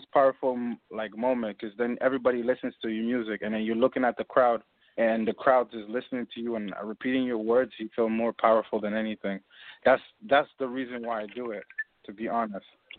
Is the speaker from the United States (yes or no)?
no; Montreal, Quebec, Canada; I'm from Montreal, Canada.